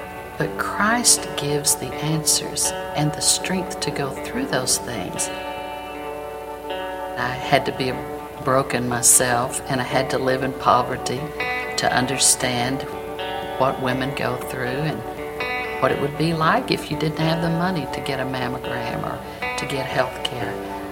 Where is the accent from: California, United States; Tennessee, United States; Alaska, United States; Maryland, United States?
California, United States; San Diego; I grew up in San Diego in a very poor area.